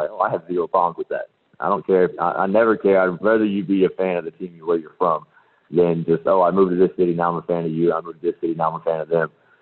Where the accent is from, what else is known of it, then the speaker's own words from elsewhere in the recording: United States; You know, being American, being up here, but having a voice